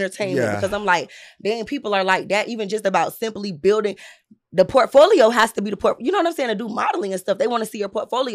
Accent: St. Petersburg, Florida, United States; But I'm from St. Pete, born and raised.

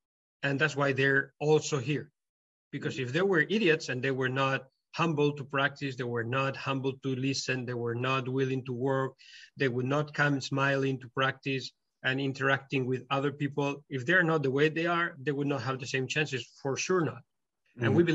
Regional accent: Spain; English is a second language; And look, I'm from Spain, okay?

